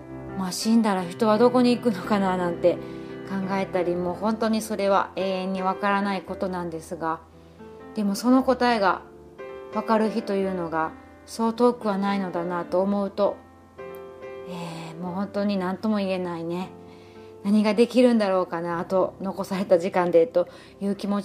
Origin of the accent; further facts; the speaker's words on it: Wakayama, Japan; also born or lived in Osaka; 私はもともと和歌山の田舎で育って、もう部屋の隅っこでね、三角座りしながら毎日音楽を聴いていた、そんな少女だったので